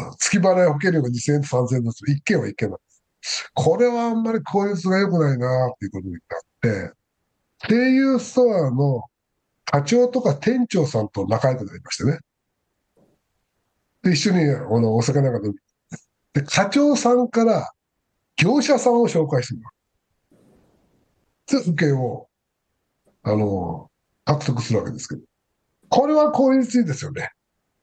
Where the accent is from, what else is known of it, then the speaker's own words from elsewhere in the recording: Hakodate, Hokkaido, Japan; also born or lived in Sapporo; 僕は、出身が北海道の函館だったんで